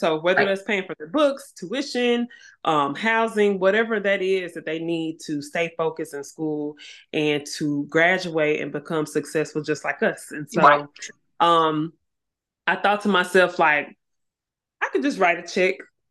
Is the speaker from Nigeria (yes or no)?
yes; Nigeria; now in United States; I'm Nigerian. And so in our Nigerian community, I know here in Huntsville and just about anywhere